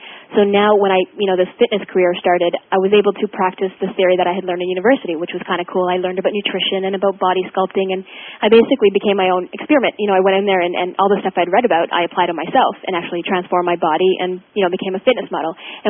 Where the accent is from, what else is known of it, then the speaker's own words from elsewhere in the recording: Canada; Of course, I'm not too familiar with your presidents because I'm Canadian.